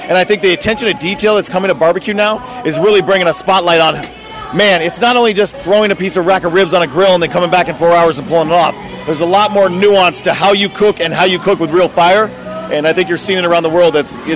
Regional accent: South Carolina, United States; now in Chicago, United States; I was from South Carolina. I lived in New York, I lived in Miami, but when I came here, it kind of felt like home

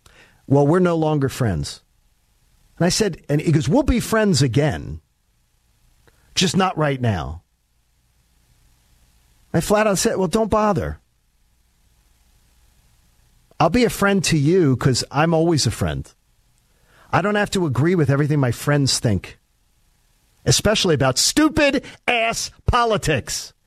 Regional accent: Broomall, Pennsylvania, United States; there is a senior home on the street I grew up in Broomall, Pennsylvania.

